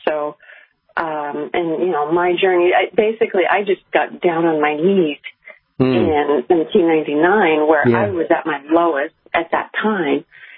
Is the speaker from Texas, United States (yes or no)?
no; Lakewood, Colorado, United States; Oh, yeah. Well, I went to school in Boulder. I grew up in Lakewood.